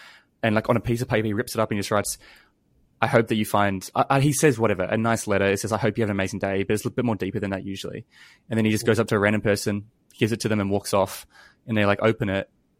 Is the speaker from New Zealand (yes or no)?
yes; New Zealand; I grew up in New Zealand and, you know, I'm part Maori.